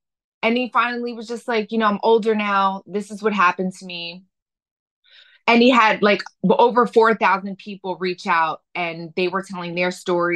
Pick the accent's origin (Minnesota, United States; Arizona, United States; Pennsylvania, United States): Pennsylvania, United States; Philadelphia; I grew up in South Philly in the inner city, you know, went to a public school.